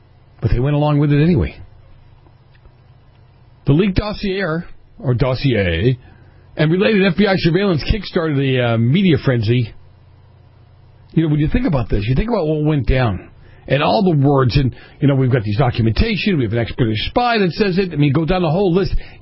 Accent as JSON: {"language": "English", "region": "Massachusetts", "country": "United States", "tie": "born or raised there", "said": "Even if I grew up in Massachusetts, people in that area believe that to this day."}